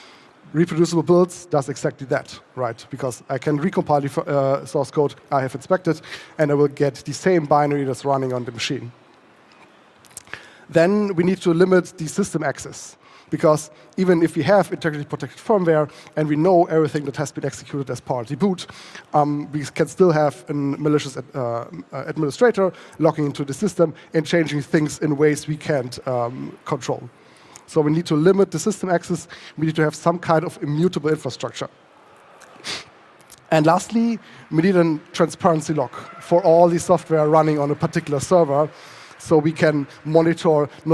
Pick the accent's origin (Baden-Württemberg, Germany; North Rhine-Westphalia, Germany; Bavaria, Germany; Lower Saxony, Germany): North Rhine-Westphalia, Germany; Bochum; I'm a hacker from Bochum